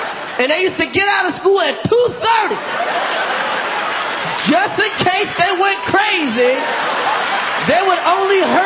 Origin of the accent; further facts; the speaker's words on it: Brooklyn, New York, United States; Brooklyn in the house. I'm from Brooklyn.